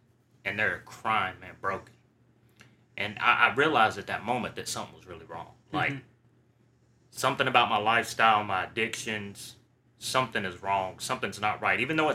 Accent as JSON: {"language": "English", "town": "Athens", "region": "Alabama", "country": "United States", "said": "I'm from there, smaller town, Huntsville. It's the big city close to where I'm from. Athens is the small town."}